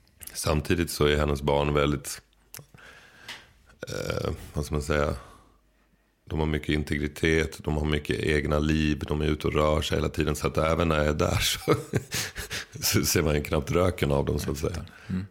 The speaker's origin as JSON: {"language": "Swedish", "region": "Skåne", "country": "Sweden", "accent": "Scanian", "said": "Nu direkt bara du säger det här så börjar jag prata skånska."}